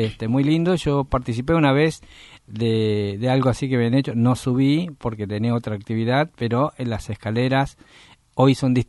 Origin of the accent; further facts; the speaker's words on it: Tucumán, Argentina; mi otro corazoncito rojo y blanco que tengo por ahí de mi ciudad natal, San Martín de Tucumán.